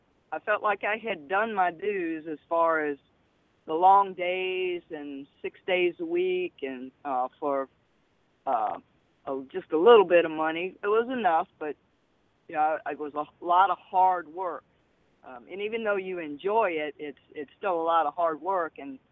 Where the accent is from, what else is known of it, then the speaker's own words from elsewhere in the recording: Richmond, Virginia, United States; Well, born and raised in Richmond, Virginia, and thought that's where I would stay for most of my life.